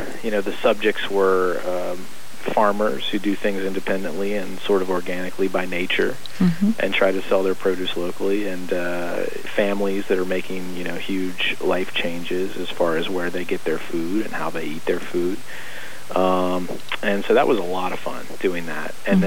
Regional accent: Louisiana, United States; what I'm really concerned with is my identity as a Cajun, living far away, and, you know, the fact that people ask me where my accent is

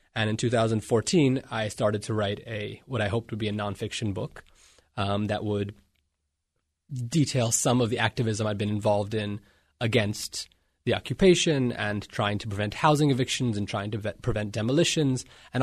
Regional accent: Yellow Springs, Ohio, United States; also born or lived in Jerusalem, Israel / northern Israel; I was born in Jerusalem to American Jewish parents … who are also Yellow Springs locals, and then raised from ages 8 to 16 here in Yellow Springs.

